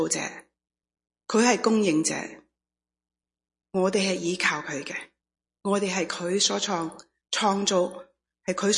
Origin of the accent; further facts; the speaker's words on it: China; 即或者你即我们中国人写话，即我要 bring honor to my parents, my family